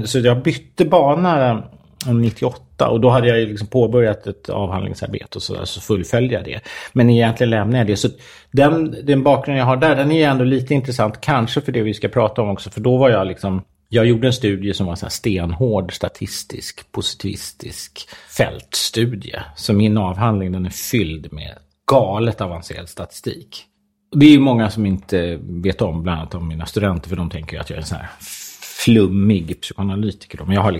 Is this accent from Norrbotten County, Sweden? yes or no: no; Stockholm, Stockholm County, Sweden; Jag kommer från orten, från Hässelby gård.